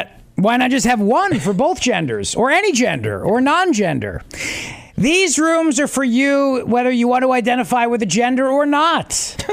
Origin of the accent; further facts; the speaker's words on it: Jamaica; Yeah, man, I'm Jamaican, man. I'm smoking right now, man.